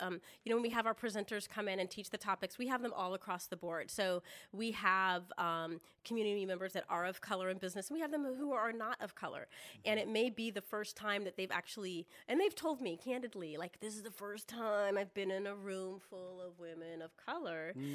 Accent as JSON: {"language": "English", "town": "Fair Oaks", "region": "California", "country": "United States", "tie": "born or raised there", "also_born_or_lived": "Folsom", "said": "So I grew up in Folsom. Well, I grew up in Fair Oaks and moved"}